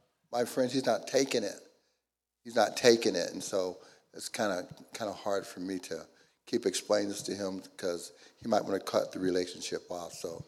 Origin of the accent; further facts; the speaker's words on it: Midwest, United States; I'm from the Midwest